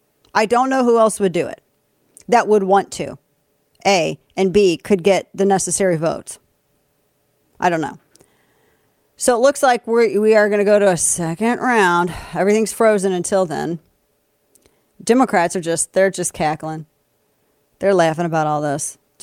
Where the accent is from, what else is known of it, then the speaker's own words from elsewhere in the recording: St. Louis, Missouri, United States; St. Louis aldermen could not agree on the Israeli-Hamas conflict. And I've told people before that my hometown, our hometown, is it's a super left city, very left city.